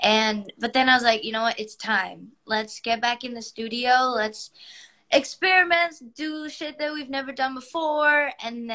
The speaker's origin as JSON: {"language": "English", "region": "California", "country": "United States", "said": "Yeah, I'm so proud that I'm from the Bay, and everybody who's from the Bay is very proud."}